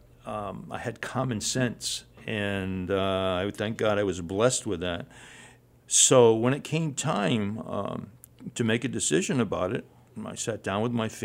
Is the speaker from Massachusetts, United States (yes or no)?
yes; Seekonk, Massachusetts, United States; also born or lived in Attleboro; I grew up in the north end of Seekonk. I was born in Attleboro, I said, but very quickly brought back over the line so no one would know.